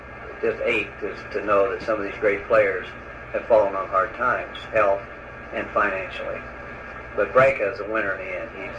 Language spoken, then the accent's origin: English; Anderson, Indiana, United States; went back to my hometown of Anderson, Indiana